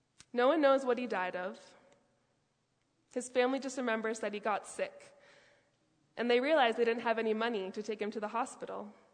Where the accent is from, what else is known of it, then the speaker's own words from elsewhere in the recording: Canada; born there; I was born in Canada, but the Jamaican side of me screams a little bit when I see all the snow coming down